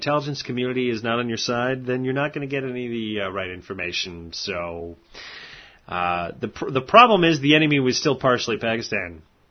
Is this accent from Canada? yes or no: yes; Canada; as a Canadian, it's like the border is there